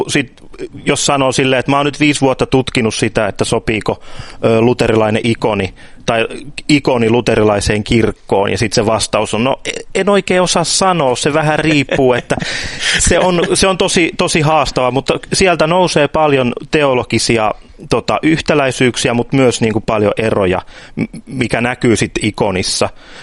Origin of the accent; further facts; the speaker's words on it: Mäntsälä, Uusimaa, Finland; No mä oon Mäntsälästä, mä oon Mäntsälässä ollut papihommissakin